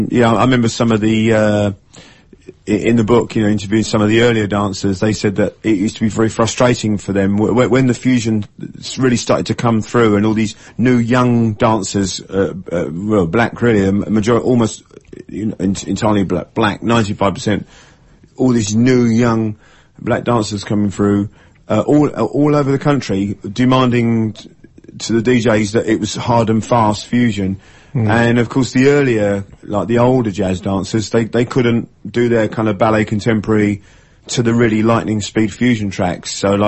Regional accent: England, United Kingdom; I'm an Englishman. I want my cup of tea.

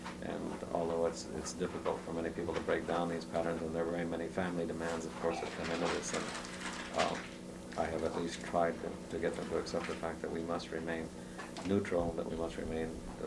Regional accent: Sitka, Alaska, United States; I came from Sitka, Alaska, not Edgecombe.

